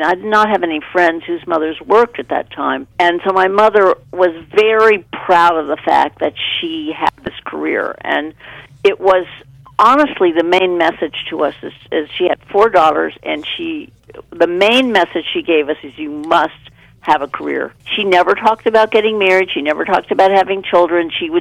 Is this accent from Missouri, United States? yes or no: no; Beverly Hills, California, United States; Well, I grew up in Beverly Hills. My parents were screenwriters.